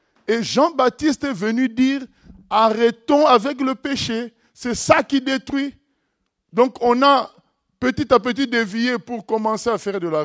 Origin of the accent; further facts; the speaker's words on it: South Africa; Moi, je viens d'Afrique du Sud